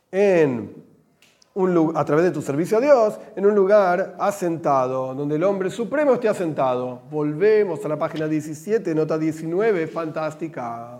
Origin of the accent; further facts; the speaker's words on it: Argentina; acá hablamos en argentino porque somos argentinos